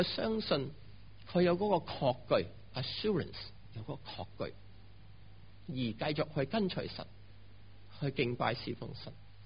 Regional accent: Guangdong, China; 当我们广东人来到读这个闪字的时候

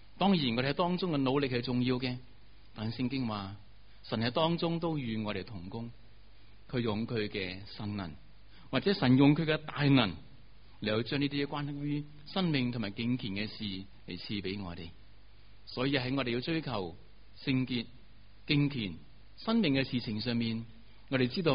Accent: Hong Kong; 我们香港人都是很殷勤很努力的一班的人，

